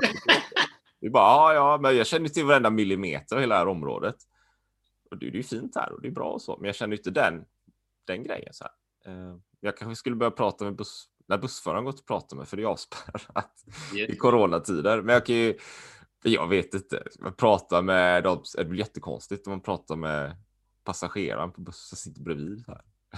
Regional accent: Sweden; moved away; när jag är hemma i Sverige, då känner jag inte det.

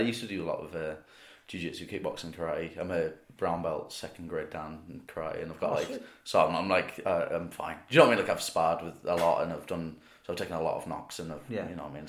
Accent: Barrow-in-Furness, North West England, United Kingdom; I'm back in my hometown in Barrow and Furness on Saturday, actually.

